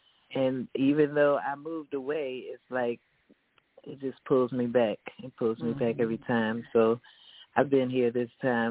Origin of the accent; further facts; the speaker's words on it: Chicago, Illinois, United States; moved away as an adult; now in Atlanta, United States; I'm from Chicago. I was raised in Chicago. And I've been here in Atlanta throughout my adulthood.